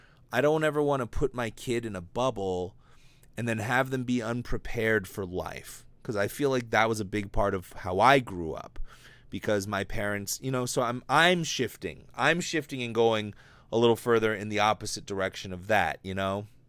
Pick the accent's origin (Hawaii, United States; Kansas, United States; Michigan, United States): Hawaii, United States; Because I came from Hawaii, which is technically America, and my mom was from Hawaii. My dad was from Washington. So I kind of got this strange, perspective of both mainland and Hawaii as I was growing up